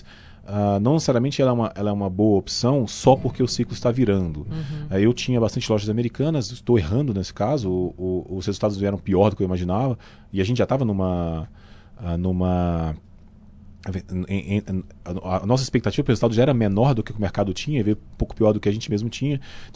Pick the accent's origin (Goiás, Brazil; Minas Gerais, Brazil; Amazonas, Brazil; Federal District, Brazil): Goiás, Brazil; é em Anápolis, lá do lado de Goiânia, do lado da minha terra natal.